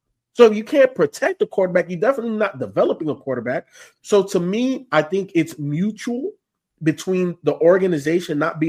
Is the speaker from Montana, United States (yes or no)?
no; Miami, Florida, United States; For me, growing up in Miami, I hated Vinny Testaverde, bro.